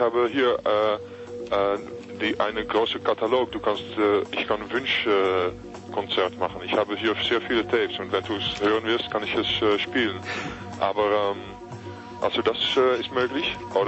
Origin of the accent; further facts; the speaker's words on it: Netherlands; German is a second language; Ja, als Holländer, ja, das ist...